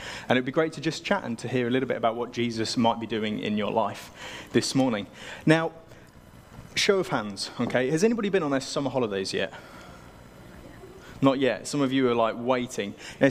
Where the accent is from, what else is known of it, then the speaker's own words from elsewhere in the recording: Cambridge, East of England, United Kingdom; So I grew up in Cambridge, sort of South Cambridge in North Hertfordshire